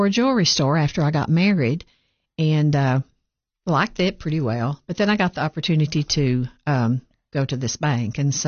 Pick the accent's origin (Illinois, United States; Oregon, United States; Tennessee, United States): Tennessee, United States; And I grew up, born and raised in Fentress County, grew up there, got in banking at an early age, 21.